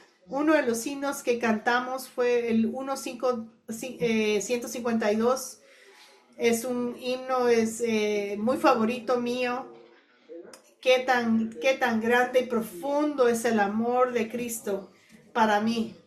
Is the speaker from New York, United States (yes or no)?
yes; Brooklyn, New York, United States; born there; Y ahí en Brooklyn, yo nací en Brooklyn.